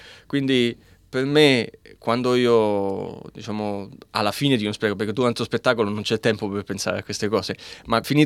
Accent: Rome, Lazio, Italy; born there; moved away as an adult; also born or lived in United States; Io sono nato a Roma, ho iniziato a studiare il violino, quindi ho studiato in conservatorio a Roma.

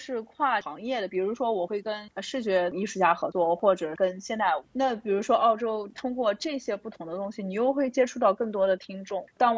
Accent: China; now in Australia; 而我觉得作为一个中国人的话，

